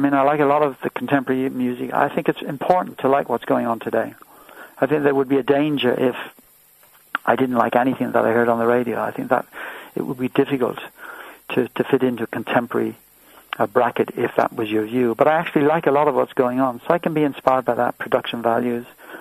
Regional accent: England, United Kingdom; my own country, which was where I was brought up in England.

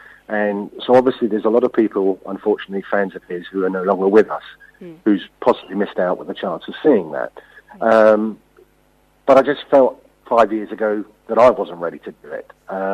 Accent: York, Yorkshire and the Humber, United Kingdom; born there; I was born in York.

